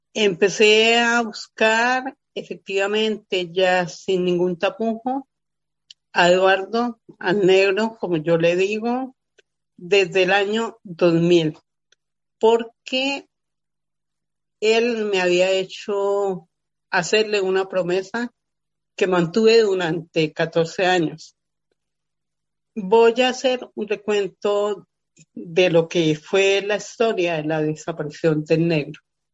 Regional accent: Colombia; now in Barcelona, Spain; Mi sede es la ciudad de Barcelona. Tuve que salir de Colombia por amenazas de muerte contra mi vida. Estoy en Barcelona

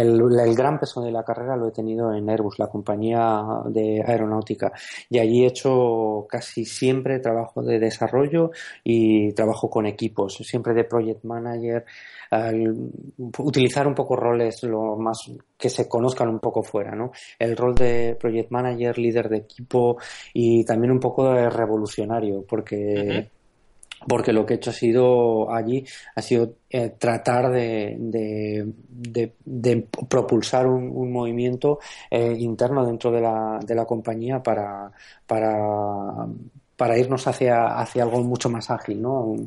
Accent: Aragon, Spain; voy a empezar diciendo que soy maño, con mucho orgullo, la verdad. Cada año que paso fuera me siento más atraído hacia mi casa

